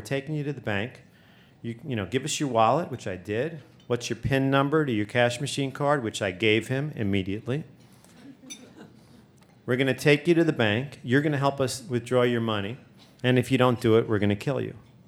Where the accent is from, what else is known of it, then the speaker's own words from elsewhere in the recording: Brooklyn, New York, United States; And of course I had, because I grew up in Brooklyn.